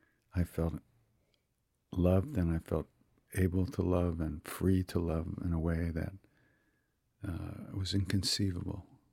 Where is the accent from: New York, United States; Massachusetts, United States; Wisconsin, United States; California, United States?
New York, United States; I grew up on Long Island.